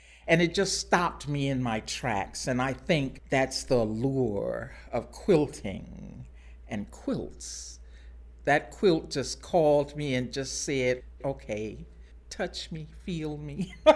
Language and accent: English; Baton Rouge, Louisiana, United States; born there; I was born in Baton Rouge